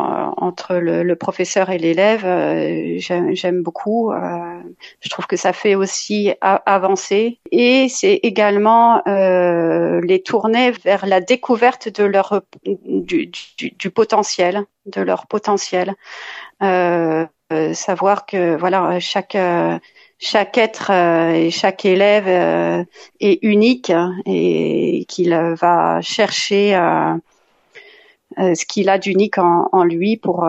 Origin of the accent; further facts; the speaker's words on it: Paris, Île-de-France, France; Je suis née et j'ai grandi à Paris dans une famille d'artistes.